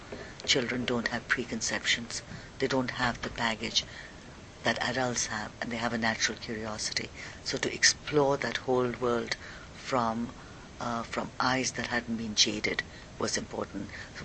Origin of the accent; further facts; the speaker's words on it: India; I mean, growing up in India, I've heard about them.